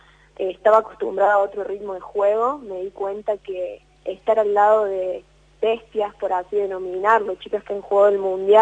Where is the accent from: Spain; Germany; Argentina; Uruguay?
Argentina; Río Tercero, Córdoba; Ahora, en este momento, estoy en mi pueblo, o sea, en Río Tercero. Uh-huh. Pude venirme al principio cuando se decretó obligatoria la cuarentena, así que estoy acá en mi casa.